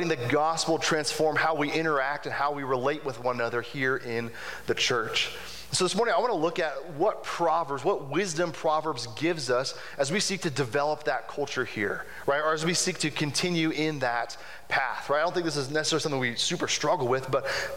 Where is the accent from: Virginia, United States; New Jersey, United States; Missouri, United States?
Missouri, United States; Kansas City; now in Falls City, United States; I'm not from Falls City originally, I'm from Kansas City.